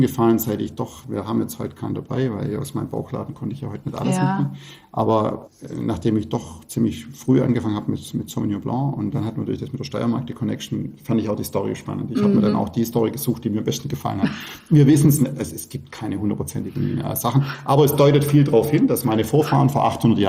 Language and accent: German; Baden-Württemberg, Germany; accent: Swabian; ich bin natürlich ein Fan vom schwäbischen Dialekt.